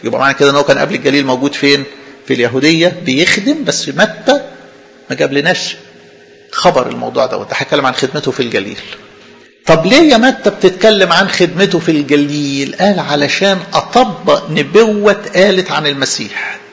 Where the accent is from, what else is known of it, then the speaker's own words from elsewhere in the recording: Upper Egypt, Egypt; أنا طبعا صعيدي يعني أبا عن جد، ويعني دماغي دي دماغ صعيدة تمام